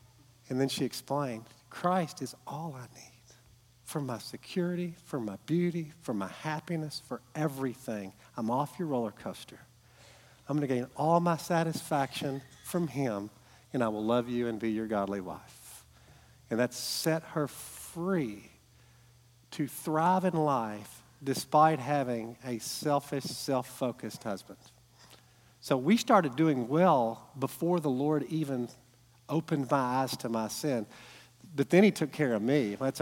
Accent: Owensboro, Kentucky, United States; We're from Owensboro. Got up early this morning. There's chaos in Owensboro

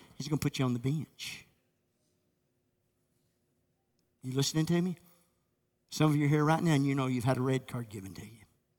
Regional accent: Dexter, Kentucky, United States; I was raised in Kentucky. When I was raised in Kentucky, outside of Dexter, I grew up wanting to be a Kentucky basketball player.

